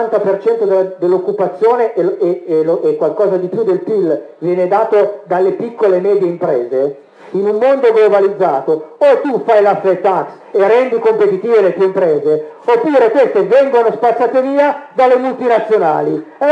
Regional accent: Lombardy, Italy; siccome qui siamo in Veneto e io sono lombardo

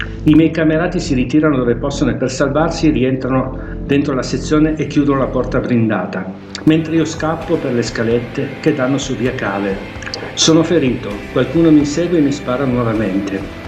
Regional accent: Montagano, Molise, Italy; born there; sono nato a Montagano, un comune con poco più di un migliaio di anime nei pressi di Campobasso, l'11 settembre del 1959.

